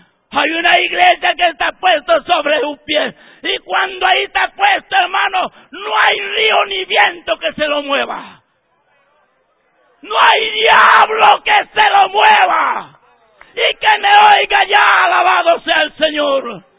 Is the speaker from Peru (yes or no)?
yes; Trujillo, La Libertad, Peru; Yo vengo de Trujillo, hermanos. Trujillo no es pastor la capital. Trujillo es provincia.